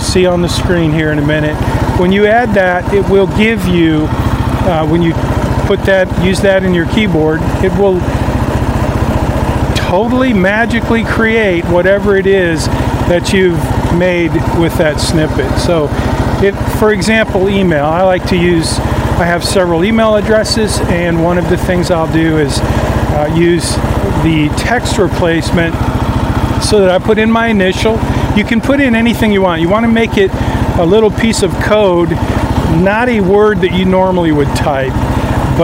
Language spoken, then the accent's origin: English; Lansing, Michigan, United States; I grew up in Lansing, Michigan, and one of my favorite things to do in Lansing when I'm there is to walk this trail